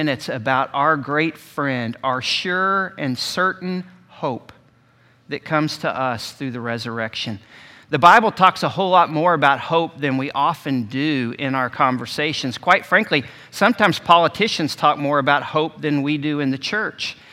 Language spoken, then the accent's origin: English; Texas, United States; I was like, we're from Texas. We can do a lot better than the Plymouth Rock.